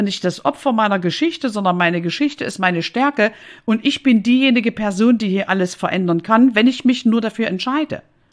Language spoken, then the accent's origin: German; Saxony, Germany; accent: Saxon; ich bin Ossi, ich bin Sächsin, das hört man unschwer. Und dafür habe ich mich lange geschämt. Irgendwann habe ich gesagt, okay, ich gehe nicht zum Logopäden. Ich stehe einfach zu meinem Dialekt. Heute liebe ich ihn von Herzen.